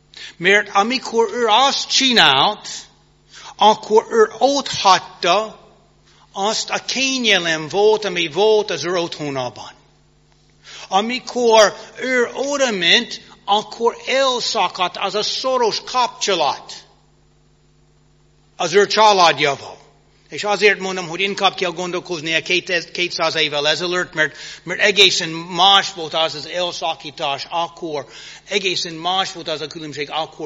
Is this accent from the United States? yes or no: yes; United States; Hungarian is a second language; now in Hungary; Mint amerikai állampolgár, nekem volt abban az időben teljes szabadság utazni, ahova akarom.